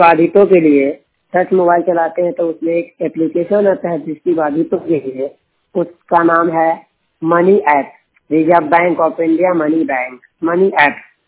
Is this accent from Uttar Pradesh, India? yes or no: no; Bihar, India; now in Delhi, India; 100% blind Bihar का रहने वाला हूँ। मैं दिल्ली मुबारकपुर दवास में रहता हूँ।